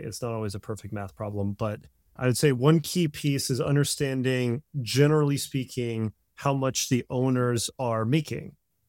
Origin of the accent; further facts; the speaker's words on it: New Orleans, Louisiana, United States; moved away as an adult; now in Milwaukee, United States; She is from Milwaukee. I'm from New Orleans area. Moving from New Orleans to Milwaukee is a little bit daunting, to be honest.